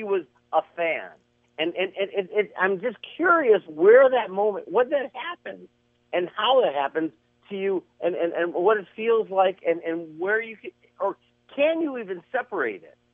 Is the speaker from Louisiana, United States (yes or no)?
no; Milwaukee, Wisconsin, United States; now in Los Angeles, United States; Listen, when I grew up in Milwaukee, it was Johnny Mack.